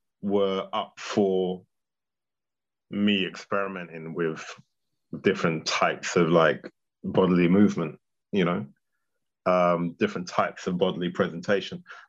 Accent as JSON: {"language": "English", "country": "Ghana", "lives_now": "United Kingdom", "said": "this is the 80s, so I'm from Ghana, people were like, where are you from? Guyana"}